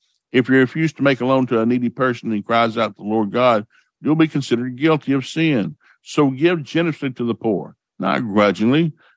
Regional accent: the South, United States; And so I grew up in the South. We ate pork all the time.

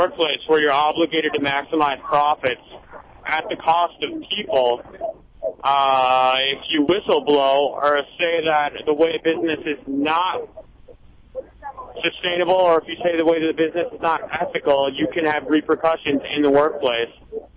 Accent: Minnesota, United States; I'm from Minnesota.

